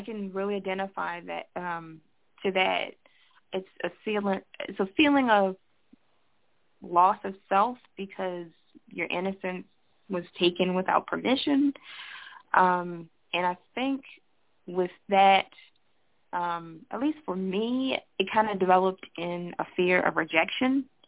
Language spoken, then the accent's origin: English; Baltimore, Maryland, United States; So I grew up in Park Heights. That is a very dangerous neighborhood, drug-infested, crime-ridden neighborhood in Baltimore City, Maryland.